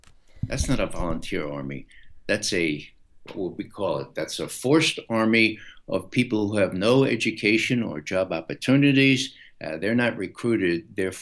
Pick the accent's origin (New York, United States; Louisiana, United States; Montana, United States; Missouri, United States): New York, United States; progressive friends from New York, where I spent my youth, they read the New York Times. Black and white, as my Irish grandfather used to say.